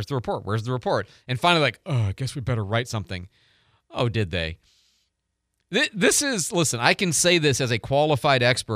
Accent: Chicago, Illinois, United States; I'm from the Midwest. I'm from Chicago.

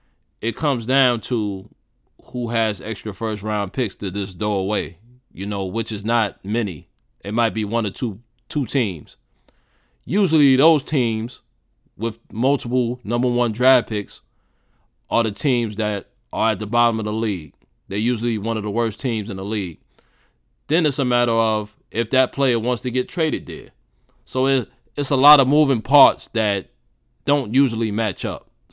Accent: New York, United States; Now, I'm from New York. I'm not a Knicks fan. I'm a Chicago Bulls fan.

